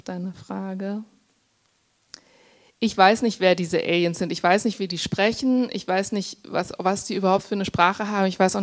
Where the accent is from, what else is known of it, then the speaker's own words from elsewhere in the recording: Germany; dass ich auch über mich als Deutsche mir Gedanken machen musste, dass die Amerikaner mich gefragt haben, ob es in Deutschland wirklich Waschmaschinen gibt und so.